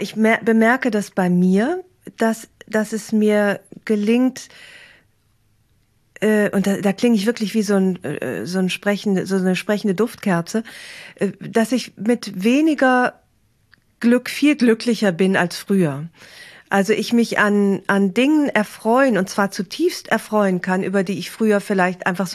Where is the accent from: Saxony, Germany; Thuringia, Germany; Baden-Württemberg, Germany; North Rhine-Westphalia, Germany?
North Rhine-Westphalia, Germany; Aachen; Oder ich gehe in meine Heimatstadt Aachen zurück.